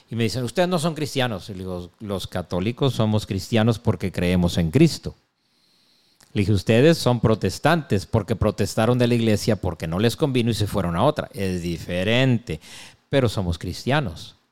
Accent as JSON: {"language": "Spanish", "country": "Mexico", "tie": "born or raised there", "moved": "as an adult", "lives_now": "United States", "said": "yo me crié más en mi infancia y adolescencia en México y ya después me vine a los Estados Unidos, ya tengo más tiempo aquí que en México, uh-huh. Porque he estado aquí más de 30 años"}